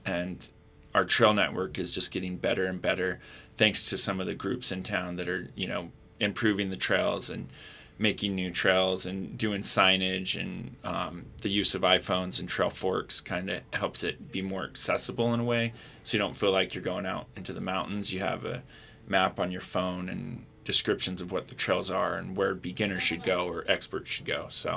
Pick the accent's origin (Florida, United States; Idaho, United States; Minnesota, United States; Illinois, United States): Idaho, United States; Pocatello; Yeah, born and raised in Pocatello